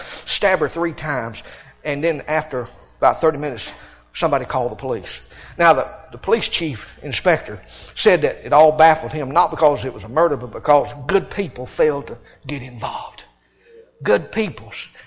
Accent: United States; I love Monroe. I'm glad I'm an American.

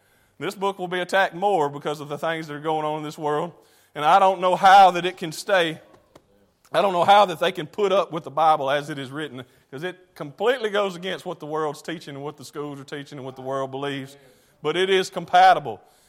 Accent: United States; And that does, as an American, when I say that, I want to slap myself.

